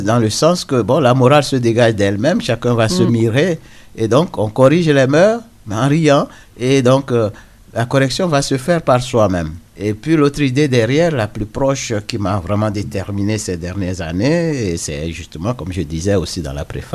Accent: Togo; il faut dire que bon, je suis du Togo, comme vous l'avez dit, et nous sommes de la culture orale.

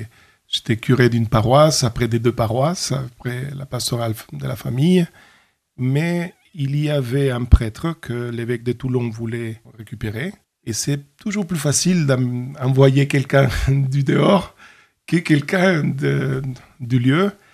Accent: Honduras; French is a second language; Eh bien, j'ai grandi au Honduras, et c'est un pays de l'Amérique centrale. Mes parents y habitent.

